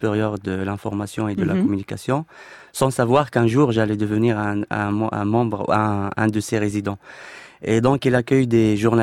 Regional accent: Drâa-Tafilalet, Morocco; moi-même je suis issu de la région de Ouarzazate qui est

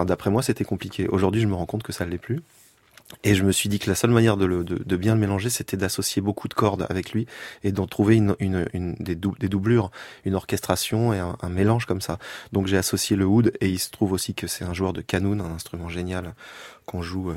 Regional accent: Nantes, Pays de la Loire, France; born there; Je suis français, je suis né à Nantes, je suis plutôt normand.

